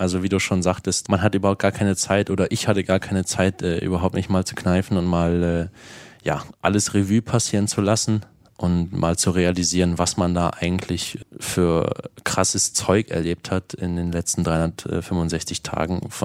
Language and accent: German; Saarland, Germany; also born or lived in Eisenach; Gebürtig Eisenacher, wie du schon richtig gesagt hast, ja, und auch Spieler dort. Aber heimatlich her verbunden fühle ich mich schon zum Saarland.